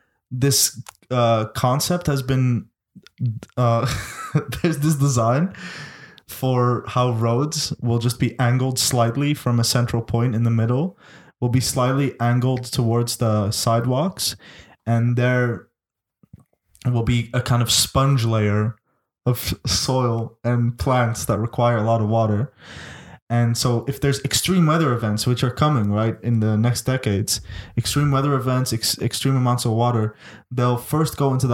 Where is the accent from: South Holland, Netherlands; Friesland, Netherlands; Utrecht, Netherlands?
Utrecht, Netherlands; English is a second language; I mean, I'm from Utrecht, so I'm like, fuck Amsterdam